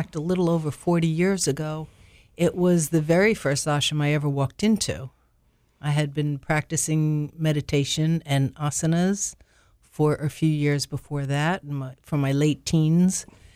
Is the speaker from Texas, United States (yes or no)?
no; South Fallsburg, New York, United States; also born or lived in India; my own guru, who actually wound up coming to my hometown of South Fallsburg in New York, not far from Monroe.